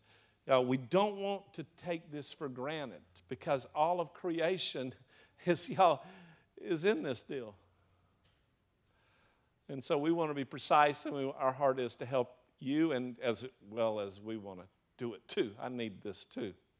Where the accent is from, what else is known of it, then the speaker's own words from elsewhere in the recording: the South, United States; accent: Southern; however my southern accent says it.